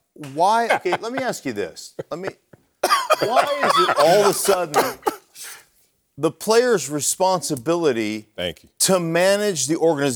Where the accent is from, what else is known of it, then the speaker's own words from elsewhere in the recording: Alaska, United States; this bar I used to hang out in Alaska when I was growing up in Alaska or in college in Alaska called Chilkoot Charlie's